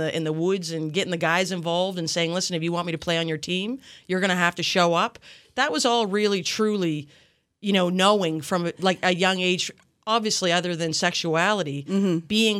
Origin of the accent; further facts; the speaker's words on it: Yarmouth, Nova Scotia, Canada; I grew up in Yarmouth a long time ago.